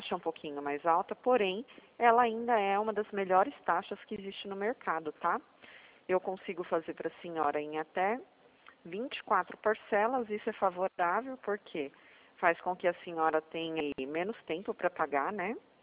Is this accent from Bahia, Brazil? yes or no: no; Sorocaba, São Paulo, Brazil; Eu sou de Sorocaba, aqui é bem quente.